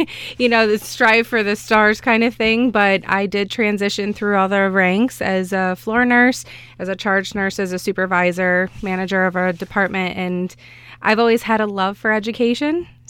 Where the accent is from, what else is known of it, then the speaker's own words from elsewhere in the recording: Wayland, United States; I was born and raised in Wayland, so a small little town south of here.